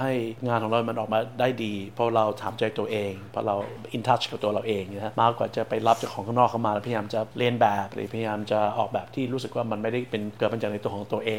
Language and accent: Thai; Bangkok, Thailand; ผมก็โตอยู่ที่แถวในกรุงเทพใช่ไหมฮะก็อยู่แถวสุขุมวิท